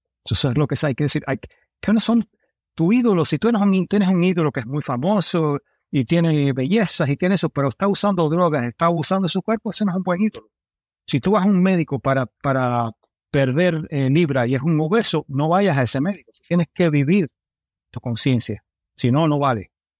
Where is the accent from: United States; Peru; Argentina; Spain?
United States; New York; also born or lived in Miami; Me crié en Nueva York y en Miami, cuando en una parte de un barrio de alemanes y irlandeses. Hispano, mi padre era español, hispano, no soy rubio.